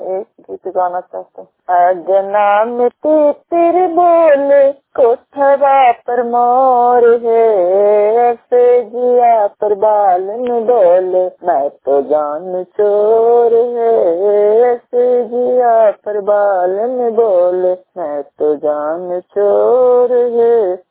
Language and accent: Hindi; Bihar, India; छत्तीसगढ़ के रहने वाले हैं, थाना हिलसा जिला नालंदा के निवासी हूँ।